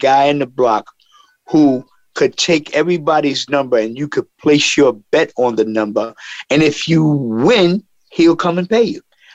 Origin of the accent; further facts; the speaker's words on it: Harlem, New York, United States; In Harlem, you could walk down the street on a daily basis and feel the soul in the air.